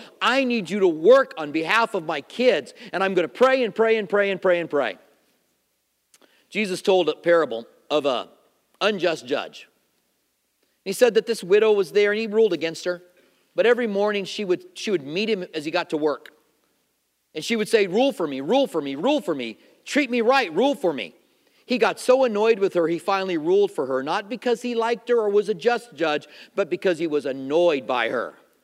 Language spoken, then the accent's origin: English; Clinton, Iowa, United States; born there; I come from a farming community. I was born in Clinton, Iowa. It's corn country, by the way.